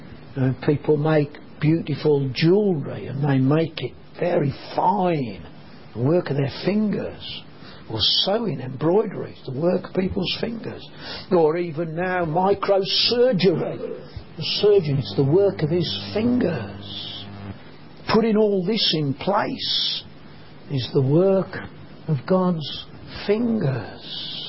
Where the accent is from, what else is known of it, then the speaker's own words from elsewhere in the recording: Birmingham, West Midlands, United Kingdom; Now, our house is on a council estate in Birmingham. You'll be surprised to know I come from Birmingham, I know that. But our house was on a council estate in Birmingham.